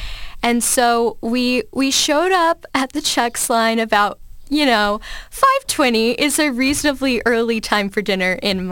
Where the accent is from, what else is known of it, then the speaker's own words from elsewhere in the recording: Fairfield, Ohio, United States; So I'm from Fairfield, Ohio, about an hour and a half away from Cedarville.